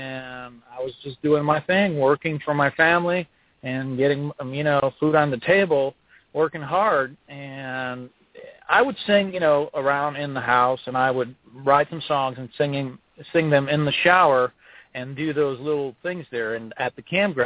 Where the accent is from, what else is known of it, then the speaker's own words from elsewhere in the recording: Quebec, Canada; first language French; English is a second language; I'm French-Canadian. I was born in the province of Quebec and grew up there, but I managed to learn English.